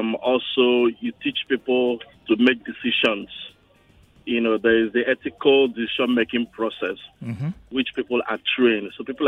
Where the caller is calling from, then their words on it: Ikeja, Lagos, Nigeria; We're calling from Ikeja.